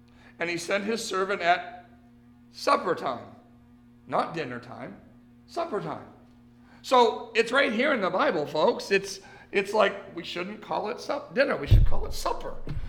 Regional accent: Maine, United States; also born or lived in Florida; Growing up in Maine, there were 3 meals. This isn't West Coast, this is East Coast, and this isn't Southeast Coast, this is Northeast.

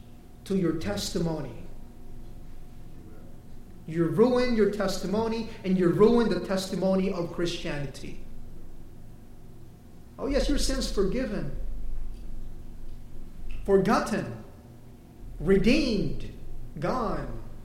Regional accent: Philippines; Asian cultures are worse, too. I can say that as a Filipino.

